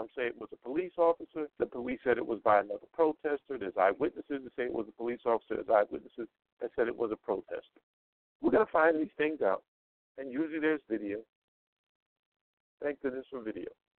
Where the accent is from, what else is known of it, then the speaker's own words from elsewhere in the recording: North Carolina, United States; This happened in my home state of North Carolina. Now, North Carolina, similar to Nevada, is open carry state.